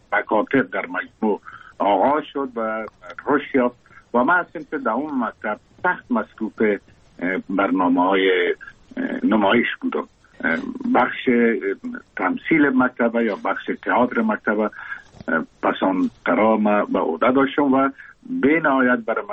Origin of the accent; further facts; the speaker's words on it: Kabul, Afghanistan; born or raised there